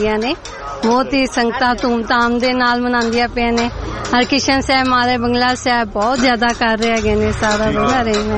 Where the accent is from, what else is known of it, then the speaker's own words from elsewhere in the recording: Delhi, India; ਅਸੀਂ ਦਿੱਲੀ ਤੋਂ ਆਏ ਹਾਂ ਜੀ।